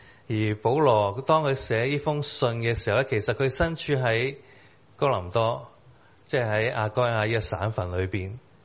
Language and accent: Cantonese; China; 其实咧，我哋中国人咧，其实都冇复活呢个观念噶